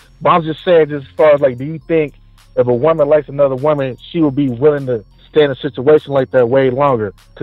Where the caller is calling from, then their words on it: California, United States; Man, Southern California. I'm out here in the IE area.